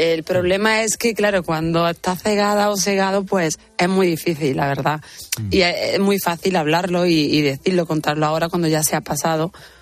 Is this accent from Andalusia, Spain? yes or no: yes; Andalusia, Spain; sí se me nota que soy andaluza, que soy española, por Dios